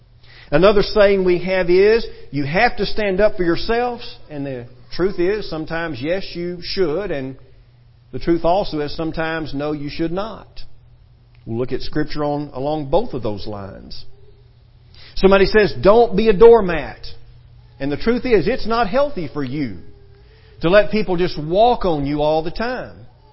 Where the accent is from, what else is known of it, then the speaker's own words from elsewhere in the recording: Texas, United States; I mean, we're from Texas, y'all, and we're going to have a hard time with some of this too.